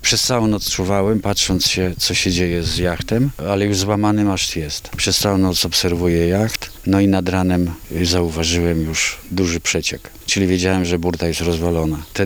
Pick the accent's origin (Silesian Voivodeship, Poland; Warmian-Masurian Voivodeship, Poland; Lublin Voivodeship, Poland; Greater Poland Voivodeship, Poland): Lublin Voivodeship, Poland; Zwierzyniec; Jeszcze mieszkając w moim rodzinnej miejscowości Zwierzyniec, to tam przez cały czas mam styczność z wodą.